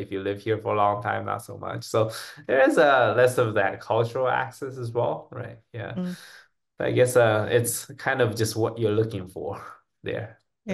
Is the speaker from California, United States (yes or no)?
yes; San Diego, California, United States; Like, I'm from San Diego, and there are a lot of Hispanics, right?